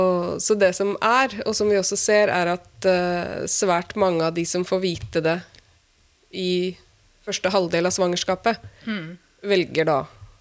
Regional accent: Stavern, Vestfold, Norway; now in Bærum, Norway; Jeg er egentlig fra Stavern i Vestfold.

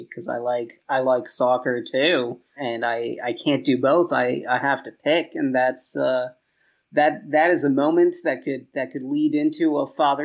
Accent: Virginia, United States; Oh, and then Virginia. I'm from Virginia, so gotta throw Virginia in there.

